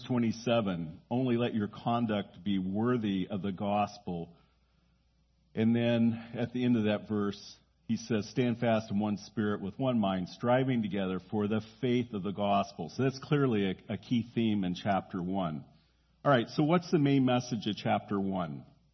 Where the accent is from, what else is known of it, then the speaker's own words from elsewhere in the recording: the South, United States; In the North, you can't get an amen for nothing. I'm from the South, and boy, you can get them like that.